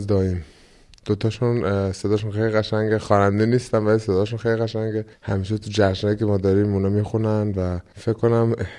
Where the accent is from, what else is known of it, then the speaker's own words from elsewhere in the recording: Iran; علتش این بود که من خب ایرانی هستم، دوست دارم برای فامیلم که تو ایران هستش